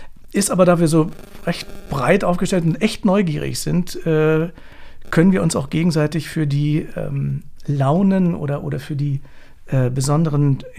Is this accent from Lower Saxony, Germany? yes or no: yes; Hanover, Lower Saxony, Germany; ich komme aus Hannover